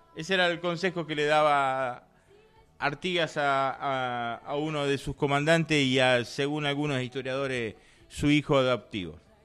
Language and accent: Spanish; Santa Fe, Argentina; ¿Somos santafesinos o qué somos? Y tenemos que tirar para Santa Fe.